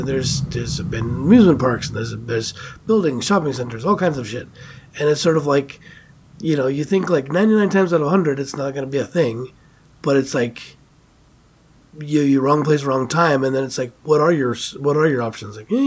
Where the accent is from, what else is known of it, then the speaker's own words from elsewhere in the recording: Prescott, Arizona, United States; when I was growing up in Prescott, there was these areas where they're doing, like, a lot of construction